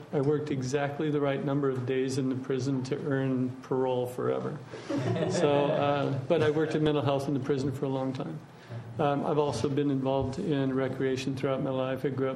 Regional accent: San Luis Obispo, California, United States; born and raised in San Luis Obispo. My wife and I have been here for 19 years

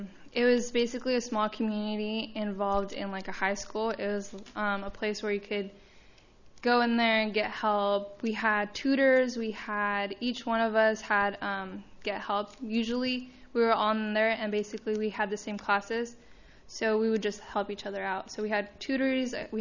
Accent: Santa Maria, California, United States; I am originally from Santa Maria. I'm still currently living there.

